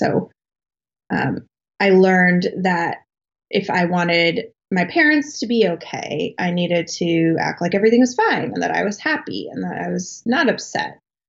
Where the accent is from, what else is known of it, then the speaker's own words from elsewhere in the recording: Colorado, United States; So I grew up I was born and raised in Colorado in like a small town south of Denver. Mm. I lived there all through my life.